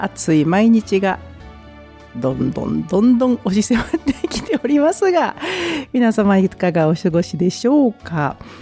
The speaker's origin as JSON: {"language": "Japanese", "region": "Okayama", "country": "Japan", "said": "さすがにね私岡山県出身でございますので、やはりこの時期一番美味しいのは白桃ですよね。"}